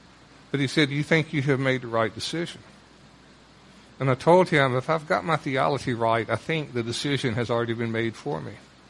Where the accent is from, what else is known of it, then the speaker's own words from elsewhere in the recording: the South, United States; I'll use in reference since I grew up in the South.